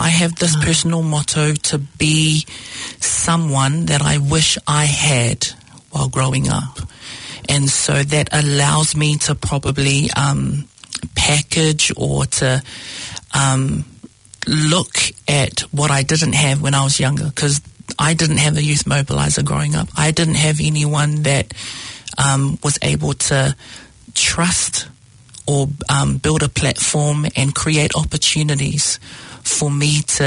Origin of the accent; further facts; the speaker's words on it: Wellington, New Zealand; now in Auckland, New Zealand; I'm originally from Wellington.